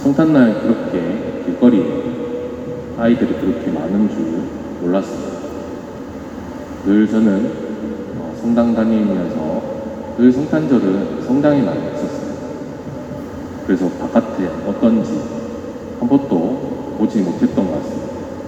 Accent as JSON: {"language": "Korean", "region": "Daegu", "country": "South Korea", "said": "그래서 다른 한국 시민들, 저희 대구 시민들은 왔다고, 됐다고 자랑하더라고요"}